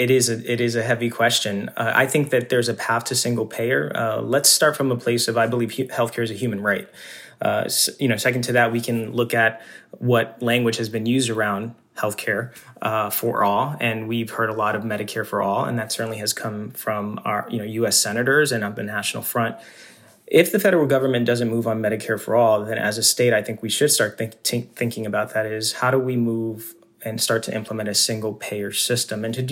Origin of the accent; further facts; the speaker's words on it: Central Falls, Rhode Island, United States; growing up in Central Falls, experiencing economic hardship, going through the public school system